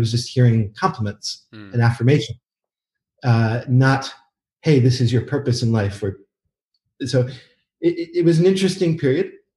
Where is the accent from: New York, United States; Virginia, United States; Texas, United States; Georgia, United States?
New York, United States; now in Paris, France; I live in Paris. I'm from New York.